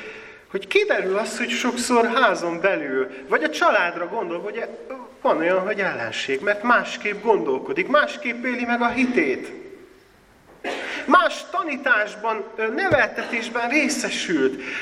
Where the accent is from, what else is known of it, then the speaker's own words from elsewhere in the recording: Transylvania, Romania; now in Hungary; mikor Magyarországra költöztem, ugye Erdélyből származom, aki nem tudná, vállalom ezt büszkén